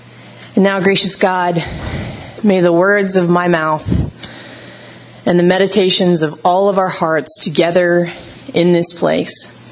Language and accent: English; Oklahoma, United States; I grew up in Oklahoma, and I went to a camp in the summertime called New Life Ranch.